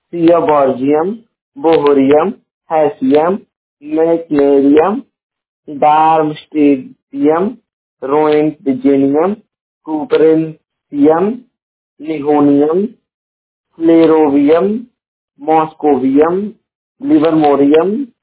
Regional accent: Jaunpur, Uttar Pradesh, India; और मैं उत्तर प्रदेश के जौनपुर जिले का निवासी हूँ

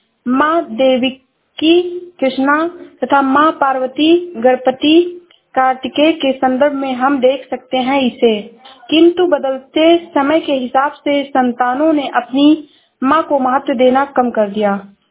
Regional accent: Uttar Pradesh, India; मैं जिला श्रावस्ती से हूँ।

